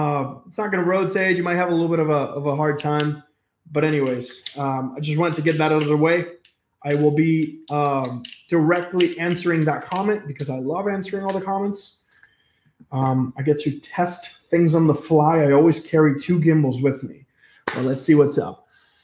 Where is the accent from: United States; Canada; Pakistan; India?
India; I am from India.